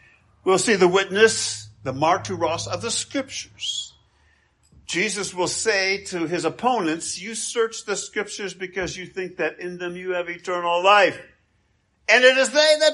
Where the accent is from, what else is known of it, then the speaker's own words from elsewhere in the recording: Grand Rapids, Michigan, United States; city archives of Grand Rapids, Michigan, where he contracted to build so much of the north end of my hometown.